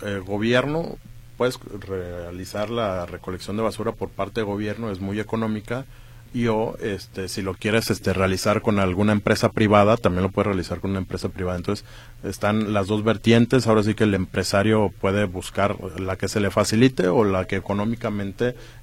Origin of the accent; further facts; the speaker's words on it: Guadalajara, Jalisco, Mexico; es una cultura que nosotros como tapatíos tenemos